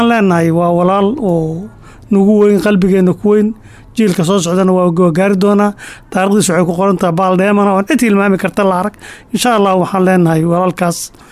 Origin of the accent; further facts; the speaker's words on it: Lower Shabelle, Somalia; born there; waxaan ku dhashay gobolka Shabeelo hoose